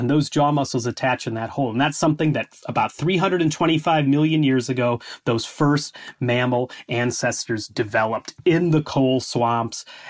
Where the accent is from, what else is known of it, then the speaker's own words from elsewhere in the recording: Chicago, Illinois, United States; moved away as an adult; now in United Kingdom; so I grew up in the Chicago area. You know, I live in Scotland now. I've been here about 10 years, but I'm from the Midwest. I'm from near Chicago.